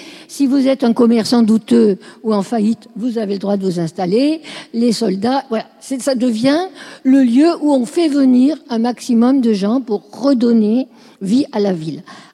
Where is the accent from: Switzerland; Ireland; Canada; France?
France; Marseille, Provence-Alpes-Côte d'Azur; Moi, je suis de Marseille, je sais que les ports ont mauvaise réputation.